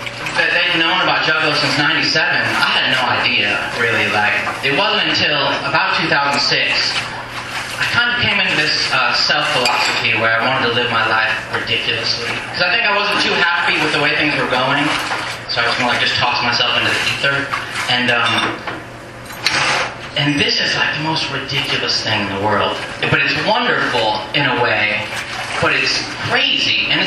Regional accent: Ohio, United States; I mean, I'm from Ohio

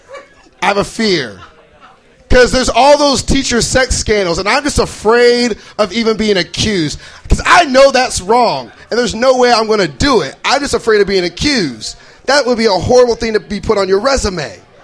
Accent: Boise, Idaho, United States; moved away as an adult; I moved out here in 2007 because my buddy Chris McConnell, who I grew up with in Boise, lived out here. And I was like, I need to get the hell out of Boise.

